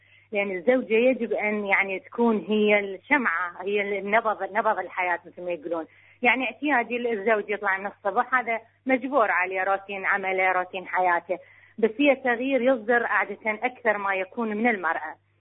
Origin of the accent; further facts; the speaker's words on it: Baghdad, Baghdad Governorate, Iraq; من العراق بغداد، متزوجة صار لي 30 سنة، وعندي من الأولاد 4 ومن البنات 3 يعني 7. أنا ربيت فيها طبعا،